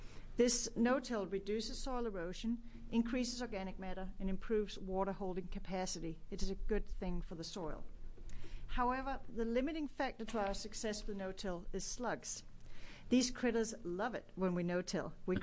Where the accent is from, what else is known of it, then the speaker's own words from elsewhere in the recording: Amity, Oregon, United States; I am a farmer from Amity